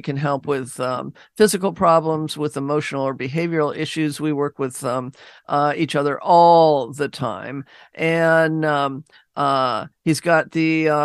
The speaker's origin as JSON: {"language": "English", "town": "Seattle", "region": "Washington", "country": "United States", "tie": "born or raised there", "said": "When I grew up in Seattle, it was normal."}